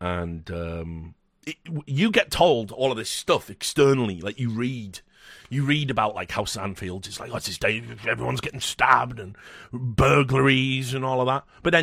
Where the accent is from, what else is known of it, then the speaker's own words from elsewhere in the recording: Wales, United Kingdom; I think we have a wicked sense of humour, culturally speaking. I think Welsh banter, it is the harshest type of banter, but it is all done from a loving place.